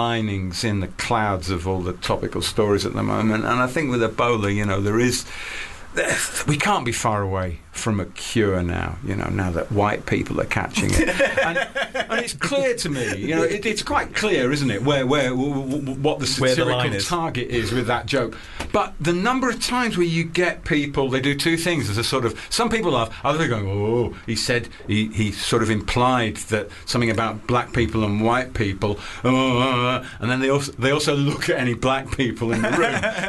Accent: England, United Kingdom; as an Englishman, this horrendous massacre has forced me, as an Englishman, to have sympathy

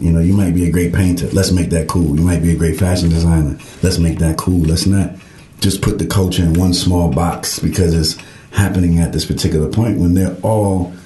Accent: Bronx, New York, United States; And then I did it in the South Bronx, which is my hometown, because I just felt like, one, I wanted to bring something back home

